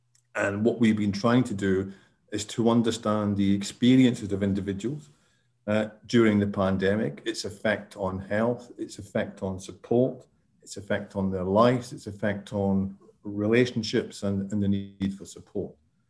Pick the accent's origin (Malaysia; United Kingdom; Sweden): United Kingdom; Scotland; now in Wales; I am not Welsh. I'm Scottish, but I have lived and worked in Wales for quite a long time now.